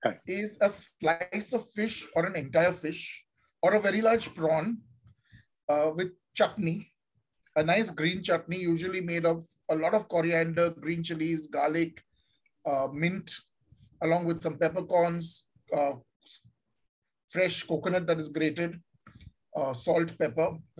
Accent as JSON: {"language": "English", "country": "India", "tie": "born or raised there", "said": "But when I was growing up in India, cold drinks was something that you had at parties."}